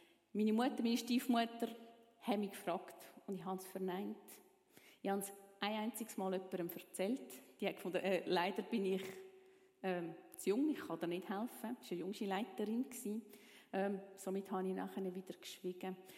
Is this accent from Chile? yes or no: no; Zurich, Switzerland; Ich bin, wie gesagt, in der Stadt Zürich aufgewachsen.